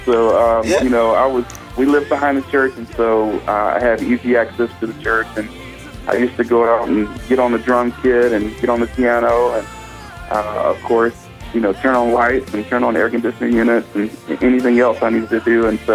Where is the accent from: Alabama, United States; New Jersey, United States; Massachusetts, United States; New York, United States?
Alabama, United States; Selma; also born or lived in Montgomery; I am from Montgomery, Alabama, and my dad pastored a couple of churches when I was a kid, but I grew up in Selma, and so a lot of people know Selma as the birthplace of civil rights, and also Montgomery, and so I live in a very historic area